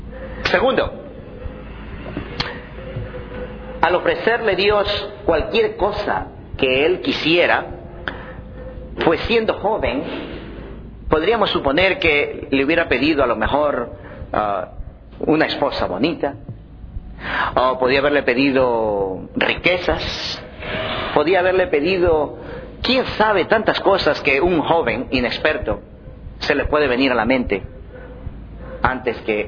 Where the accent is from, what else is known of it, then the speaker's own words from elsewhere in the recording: Ecuador; Hay muchos pueblos, por ejemplo en mi país, Ecuador, adoran mucho a las imágenes.